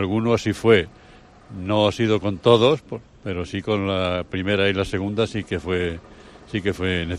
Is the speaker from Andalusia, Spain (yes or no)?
yes; Andalusia, Spain; now in Santander, Spain; Por eso estoy en Santander, porque yo soy andaluz. Yo soy andaluz, vine aquí buscando mejores oportunidades.